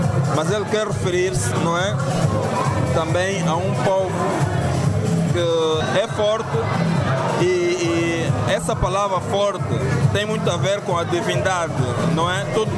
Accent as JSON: {"language": "Portuguese", "country": "Angola", "said": "Nós, como angolanos, somos um embondeiro."}